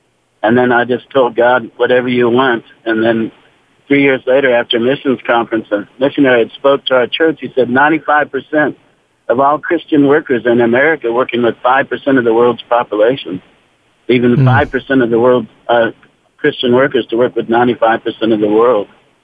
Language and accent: English; Wichita, Kansas, United States; It was a question as a young person in which I grew up in Wichita, Kansas, and then went in the Air Force and got stationed overseas